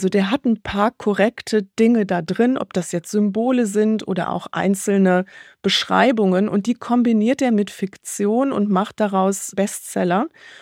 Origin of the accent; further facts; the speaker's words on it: Düsseldorf, North Rhine-Westphalia, Germany; auch in meiner Heimatstadt Düsseldorf